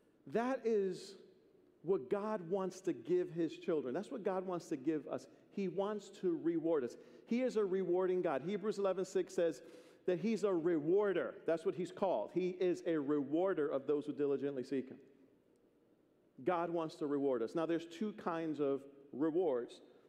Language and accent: English; Bronx, New York, United States; Fourth grade, I grew up in the Bronx, and we had a graduation.